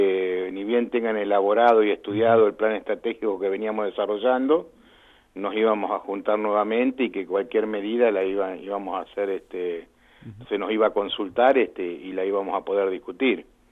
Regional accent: Santa Fe, Argentina; sino también como santafesino

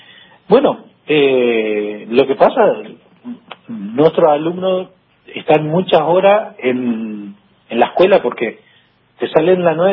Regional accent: Campo Grande, Misiones, Argentina; soy de Campo Grande, a 100 kilómetros del alcance, ¿no es cierto?

